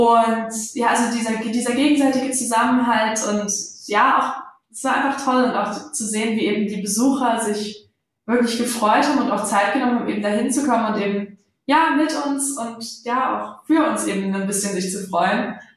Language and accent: German; Dresden, Saxony, Germany; Obwohl ich gebürtige Dresdnerin bin